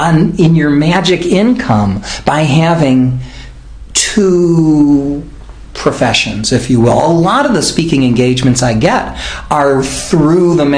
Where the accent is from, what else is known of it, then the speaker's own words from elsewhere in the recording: Cleveland, Ohio, United States; this was growing up in Cleveland, Ohio